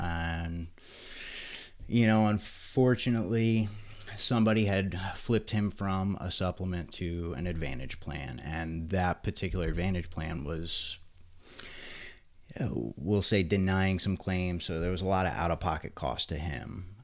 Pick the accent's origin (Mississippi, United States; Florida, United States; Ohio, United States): Florida, United States; Spring Hill; So I am from Spring Hill, Florida.